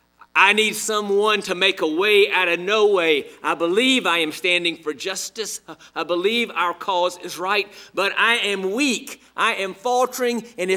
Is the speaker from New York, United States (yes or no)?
no; Montgomery, Alabama, United States; In my hometown of Montgomery, Alabama